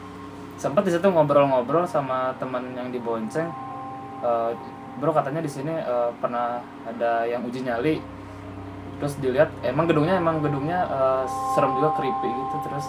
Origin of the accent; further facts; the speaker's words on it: Tasikmalaya, West Java, Indonesia; now in Bogor, Indonesia; asal dari Tasikmalaya. Dan sekarang tinggal di Bogor sudah 6 tahun.